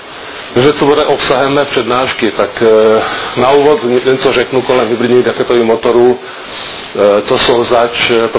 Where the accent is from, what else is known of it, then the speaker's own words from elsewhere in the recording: Dunajská Streda, Trnava Region, Slovakia; Czech is a second language; jsem z Dunajské sedy ze Slovenska.